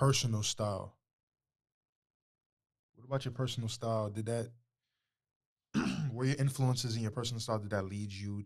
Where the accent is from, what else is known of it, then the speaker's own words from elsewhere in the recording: Spring Valley, New York, United States; this is another guest I got from my hometown, Spring Valley, New York.